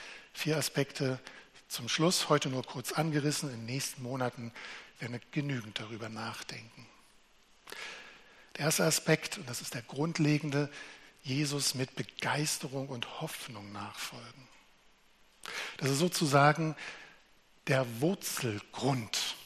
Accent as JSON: {"language": "German", "region": "Berlin", "country": "Germany", "said": "Und als Berliner denke ich auch nicht, oh, ich muss ein vorlautes Mundwerk haben. Nein, ich hab's einfach."}